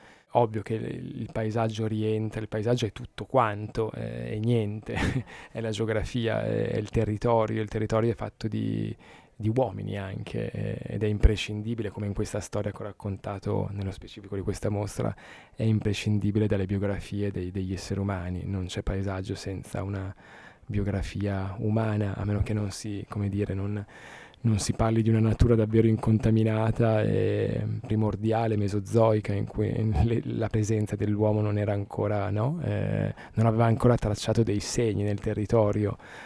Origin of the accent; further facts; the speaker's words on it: Emilia-Romagna, Italy; anche io sono emiliano